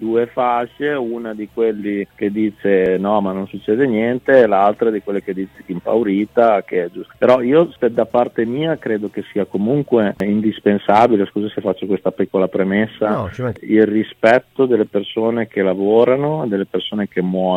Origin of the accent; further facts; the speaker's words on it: Budrio, Emilia-Romagna, Italy; also born or lived in Molinella; sono nato a Molinella e metà della mia famiglia è ferrarese, quindi io sono mezzo bolognese e mezzo ferrarese, però sono cresciuto nella provincia, a Budrio.